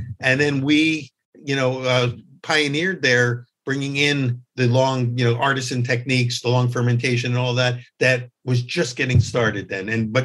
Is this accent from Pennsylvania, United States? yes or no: yes; Philadelphia, Pennsylvania, United States; We're both from the Philadelphia area, and so we've got a lot of common bonds.